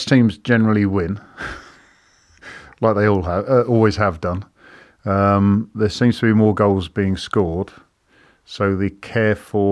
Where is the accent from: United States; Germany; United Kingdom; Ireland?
United Kingdom; England; And as an Englishman or an English kid at the time, being sort of taught by English goalkeeping coaches